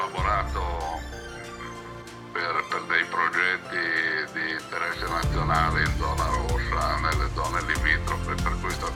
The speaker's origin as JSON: {"language": "Italian", "town": "Milan", "region": "Lombardy", "country": "Italy", "said": "sono milanese, vivo a Milano e questa è la mia base da cui parto per fare quello che faccio"}